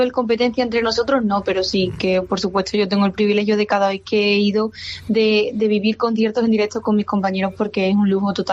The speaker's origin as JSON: {"language": "Spanish", "region": "Extremadura", "country": "Spain", "said": "claramente que noto el calor de Extremadura y, bueno, qué decir, para mi familia, o sea, que la gente de mi tierra me vea, me escuche, me apoye."}